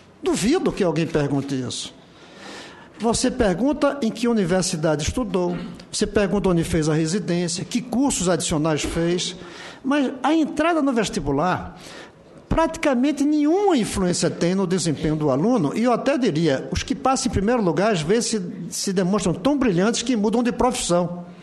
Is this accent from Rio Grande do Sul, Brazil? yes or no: no; Recife, Pernambuco, Brazil; Eu sou de Recife, um lugar de muita negritude.